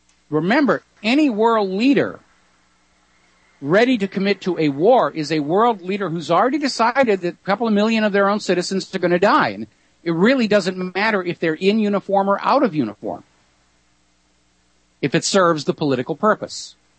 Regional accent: New Hampshire, United States; going to the state-controlled school in that little farming town I grew up in New Hampshire.

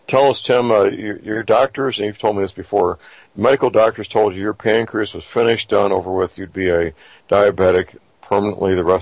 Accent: St. Louis, Missouri, United States; answered by very nice young men and women in my hometown, St. Louis, Missouri.

